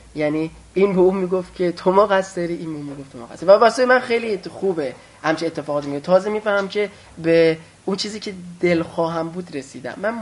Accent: Iran; مهم اینه که ما ایرانیم، دوست داریم کار ایرانی ببریم.

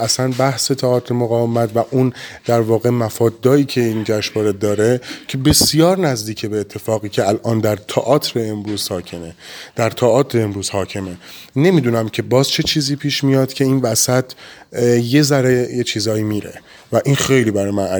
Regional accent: Hamadan, Iran; من خودم همدانی هستم،

